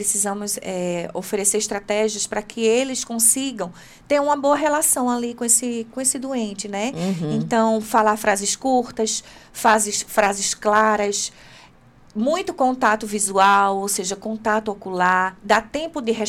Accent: Recife, Pernambuco, Brazil; Eu lembro de uma história de um médico... muito renomado lá da minha cidade de Recife.

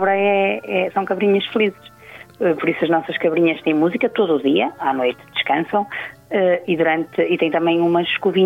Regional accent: Melgaço, Viana do Castelo, Portugal; eu sou natural de Melgaço, eu e o meu marido, por isso, sem dúvida, o regressar a casa para nós era importante

